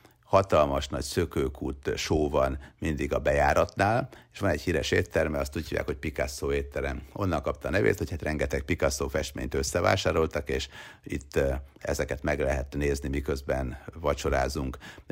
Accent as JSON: {"language": "Hungarian", "country": "Hungary", "said": "hittek is, meg nem is, hogy én tényleg ilyen országból származom"}